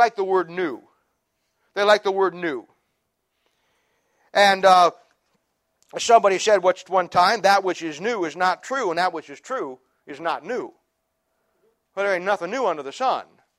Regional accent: United States; And I'm an American. I live in America.

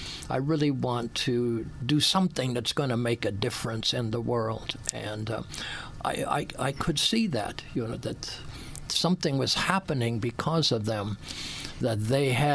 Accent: Portland, Oregon, United States; also born or lived in Alaska; Well, I was originally from Alaska, because my dad went up there during the Depression to find work. But as soon as work opened up, which was in 1944, we moved to Portland, where both my parents were born.

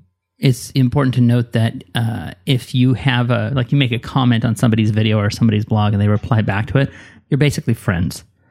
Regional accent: Montana, United States; But to clarify, I grew up in Montana, and we did not have TV until the 90s.

